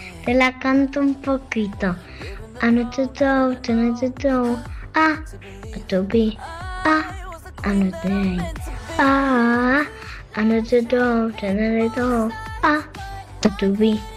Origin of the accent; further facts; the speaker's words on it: Terrassa, Catalonia, Spain; soy de Tarrasa y tengo 8 años.